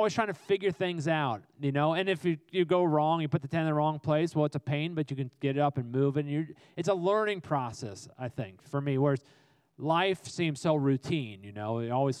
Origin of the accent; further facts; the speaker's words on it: Arlington, United States; Even when I was a kid, I grew up in Arlington in the 1970s.